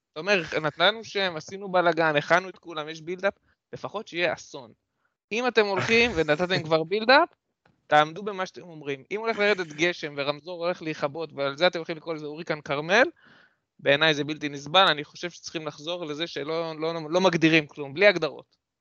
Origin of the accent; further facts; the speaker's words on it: Northern District, Israel; אני במקור מהצפון, אני יודע שזה משהו שקורה